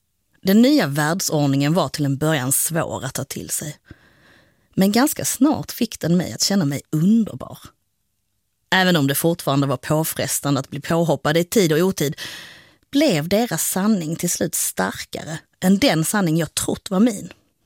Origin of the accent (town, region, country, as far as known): Cairo, Cairo Governorate, Egypt; born or raised there; also born or lived in Höör